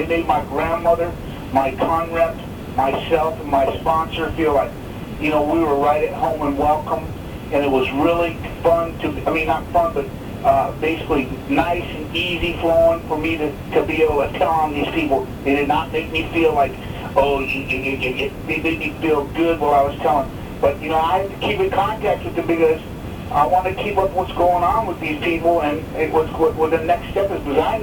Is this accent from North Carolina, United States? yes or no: no; Napa, California, United States; I've only done investigation at Napa because I come from Napa.